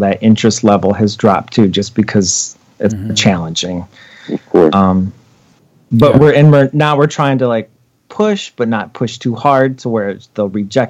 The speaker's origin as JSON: {"language": "English", "country": "United States", "tie": "born or raised there", "said": "You know, I grew up in the American suburbs with, you know, not much diversity."}